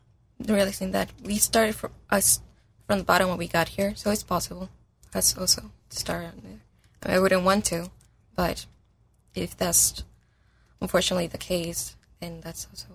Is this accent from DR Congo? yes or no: no; Mexico; I'm from Mexico.